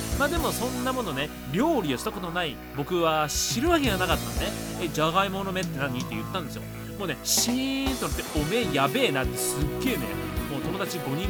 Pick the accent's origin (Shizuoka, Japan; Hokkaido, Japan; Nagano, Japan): Shizuoka, Japan; moved away as an adult; 僕ね、地元が静岡だったんで、高校生までは実家でまあ暮らしていたんですけれども、大学は神奈川県の大学に入学したんで、まあ一人暮らしをすることになったと。